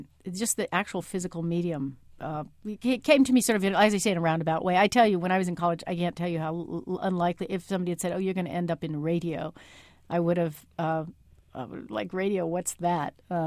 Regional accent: California, United States; I went to University of California, Berkeley. I'm from California. So it was my local, university.

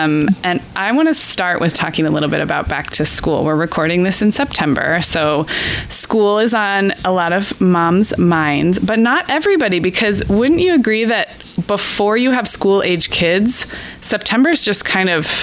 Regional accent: Santa Barbara, California, United States; now in Orange County, United States; So I grew up in Santa Barbara. You grew up down here where I live now in Orange County, and we've kind of swapped.

